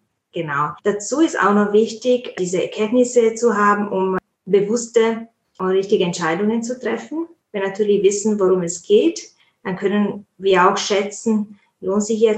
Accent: Italy; German is a second language; now in Munich, Germany; ich komme ursprünglich aus Italien. Ich bin Übersetzerin, Posteditorin

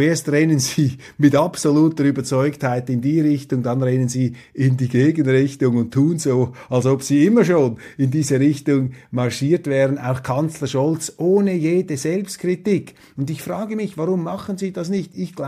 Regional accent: Switzerland; das, was für mich als Schweizer in der deutschen Politik oft fehlt

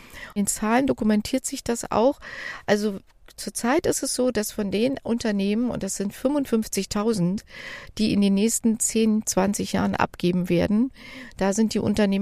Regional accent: Germany; Ich komme aus der DDR

